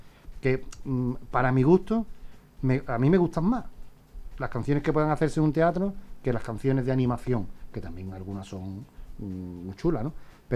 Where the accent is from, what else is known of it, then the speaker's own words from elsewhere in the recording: Andalusia, Spain; Nosotros somos españoles y andaluces y tú sabes nuestra propia forma de hablar